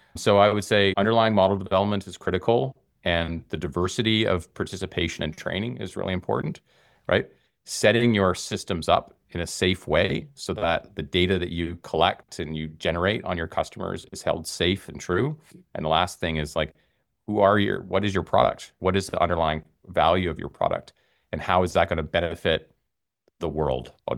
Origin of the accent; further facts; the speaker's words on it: Canada; accent: Canadian; now in Australia; So, you know, my Canadian accent in Australia, it doesn't really work with my Alexa device.